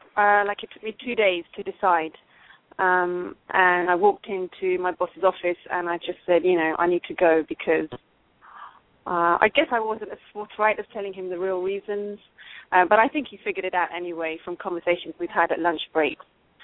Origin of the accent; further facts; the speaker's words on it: London, United Kingdom; I'm from London.